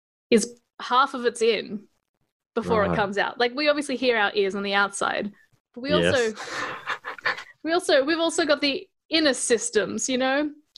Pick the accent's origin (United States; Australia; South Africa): Australia; Adelaide, South Australia; born there; But I was born in Adelaide, and my parents speak with Adelaide accents.